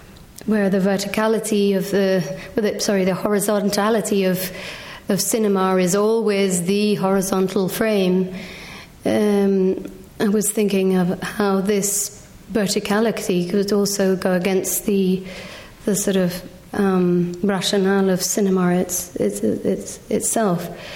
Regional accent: England, United Kingdom; partly because of being English myself, partly because of wanting to make some kind of comment about what this site could mean in a contemporary sense.

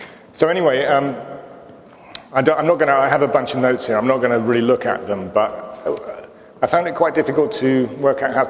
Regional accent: England, United Kingdom; now in United States; me being an Englishman in America

